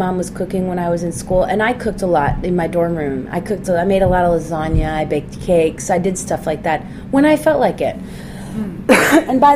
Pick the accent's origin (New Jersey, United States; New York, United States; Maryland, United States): New York, United States; Manhattan; I grew up in Midtown Manhattan.